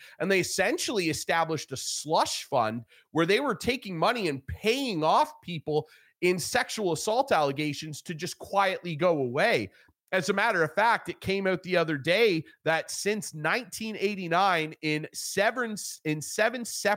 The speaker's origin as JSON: {"language": "English", "country": "Canada", "said": "I'm embarrassed as a Canadian"}